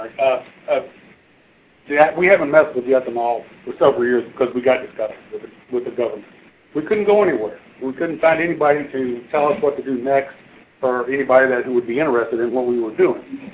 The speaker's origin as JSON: {"language": "English", "region": "Indiana", "country": "United States", "said": "I talked to all the, we're from Indiana, by the way. I talked to all the people in Indiana, all the politicians over there"}